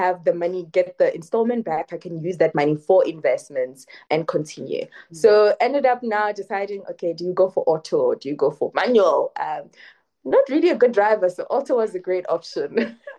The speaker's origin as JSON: {"language": "English", "region": "Limpopo", "country": "South Africa", "said": "because I come from Limpopo and it's a rural area, we don't have good roads."}